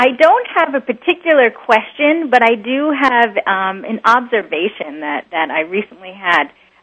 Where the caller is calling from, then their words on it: Brooklyn, New York, United States; I'm calling in from Brooklyn, and I just finished reading your book, Richard